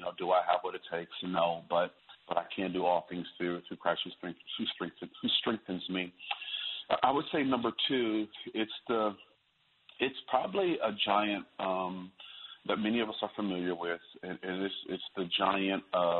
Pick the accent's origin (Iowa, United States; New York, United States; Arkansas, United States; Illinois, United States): Iowa, United States; Waterloo; I am originally from the Cedar Valley, so within your listening area, which would be the Northeast Iowa Waterloo area.